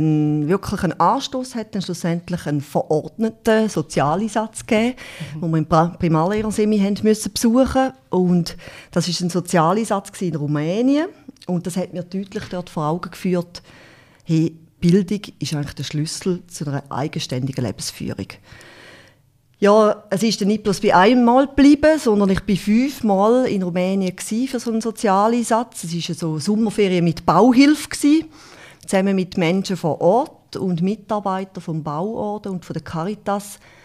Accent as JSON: {"language": "German", "region": "Thurgau", "country": "Switzerland", "tie": "born or raised there", "also_born_or_lived": "Schaffhausen", "said": "Ich bin im 74 geboren, aufgewachsen auf einem Bauernhof im Kanton Thurgau. Mein Dialekt verratet es auch noch ein bisschen."}